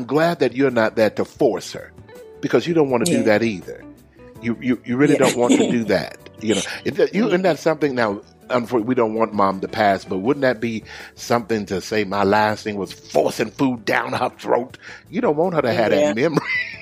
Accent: Houston, Texas, United States; now I was in Georgia, now I'm going to where my home is, my hometown of Houston, Texas.

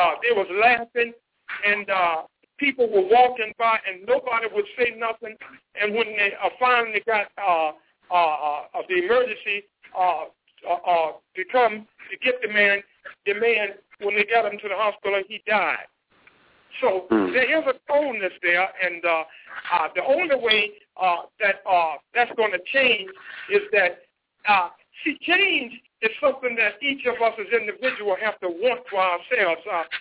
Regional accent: Durham, North Carolina, United States; I'm myself from this state that we're in, North Carolina. I'm from Durham, North Carolina.

